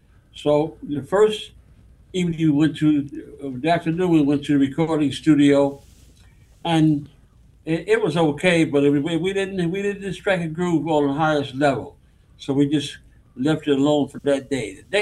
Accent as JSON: {"language": "English", "town": "Detroit", "region": "Michigan", "country": "United States", "moved": "yes", "lives_now": "New York, United States", "said": "No. I always lived from Detroit. I came from Detroit and moved to New York, and I've been in this area ever since, New York."}